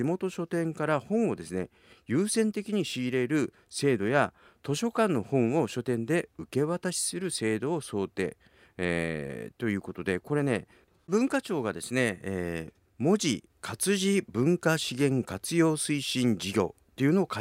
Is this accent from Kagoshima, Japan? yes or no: no; Kumamoto, Japan; 奈良と僕の出身地である熊本入ってますね